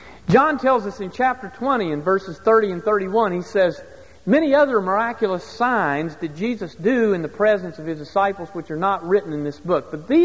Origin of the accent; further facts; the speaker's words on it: West Virginia, United States; Now, where I grew up in West Virginia, all of those were practiced in certain assemblies.